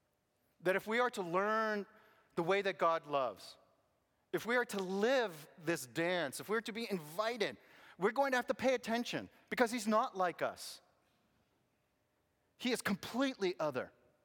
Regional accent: United States; There's probably no more awkward experience, at least growing up in America, at least for me.

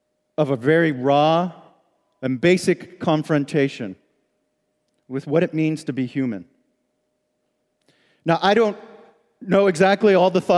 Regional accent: New York, United States; born there

